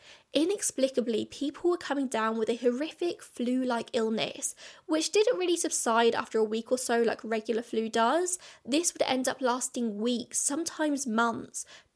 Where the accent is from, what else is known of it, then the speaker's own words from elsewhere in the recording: England, United Kingdom; Speaking as a Brit coming from England